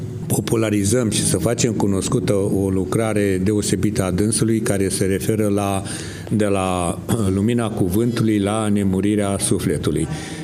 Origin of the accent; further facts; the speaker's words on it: Banat, Romania; now in Iași, Romania; Nu sunt din Moldova, eu sunt din Banatul de Severin